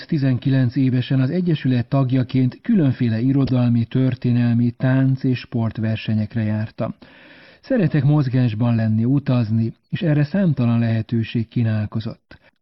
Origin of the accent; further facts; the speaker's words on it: Târgu Mureș, Mureș County, Romania; also born or lived in Cluj-Napoca; Én is abban a városban születtem, de amikor 1 éves és 8 hónapos voltam, elhunyt édesapám, és anyám hazaköltözött Vásárhelyre a szüleihez.